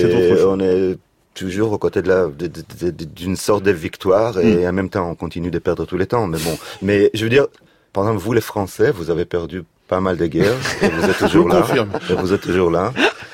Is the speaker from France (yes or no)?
no; Israel; pense que j'étais ultra-nationaliste français à l'époque. Jusqu'à l'âge de 10 ans plus ou moins. Mais chez nous en Israël, en plus, il y a une fête nationale où on se déguise.